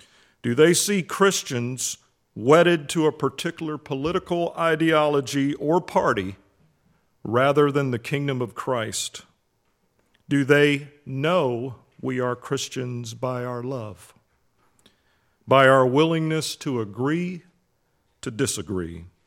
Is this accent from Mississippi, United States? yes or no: yes; Meridian, Mississippi, United States; at a small church venue in my hometown of Meridian, Mississippi